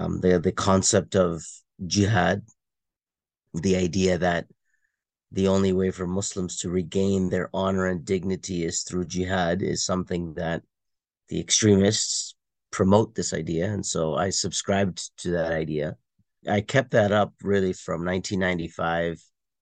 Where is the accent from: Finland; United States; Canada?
Canada; Toronto, Ontario; I'm born and raised in Toronto, Canada. Family is from India, conservative Muslims. Basically, grew up with an identity crisis here in Canada. Muslim Indian